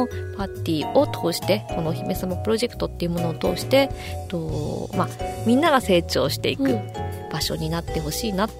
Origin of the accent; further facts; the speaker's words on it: Yokohama, Kanagawa, Japan; now in Okinawa, Japan; 私は横浜です。